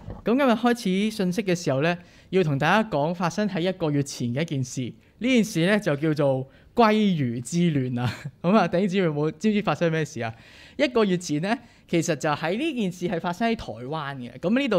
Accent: Hong Kong; 即係今日我哋香港人即係去搵呢啲嘅着数

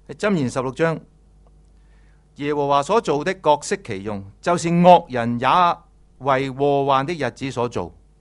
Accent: China; 我们中国人的文化很重一个报应的观念

